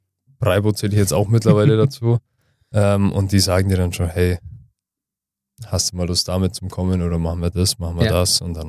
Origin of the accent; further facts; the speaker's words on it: Peiting, Bavaria, Germany; bin 24 Jahre alt und ich komme aus Peiting.